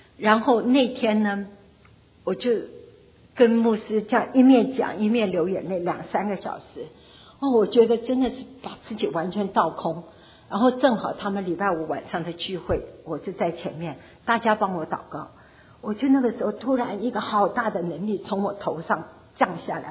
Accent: Taiwan; now in United States; 我是从台湾来

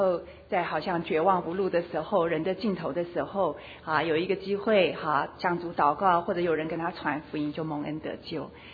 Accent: Taiwan; moved away as an adult; now in United States; 我那时候刚刚从台湾来到美国哈，那个本来在台湾的时候才念完大学，很骄傲的哈

